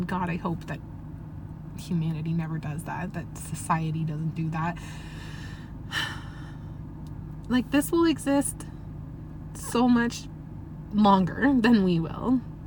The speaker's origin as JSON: {"language": "English", "country": "Canada", "said": "I'm Canadian. I can handle a bit of chilly weather."}